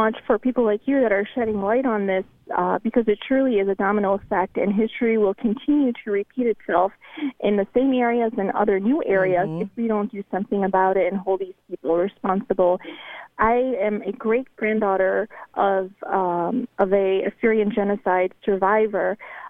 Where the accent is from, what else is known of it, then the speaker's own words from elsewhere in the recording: Michigan, United States; even in my home state of Michigan, quite a bit of terrorist activity.